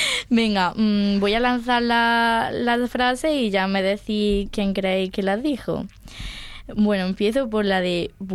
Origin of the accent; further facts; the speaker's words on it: Pamplona, Navarre, Spain; Si es que soy de Pamplona.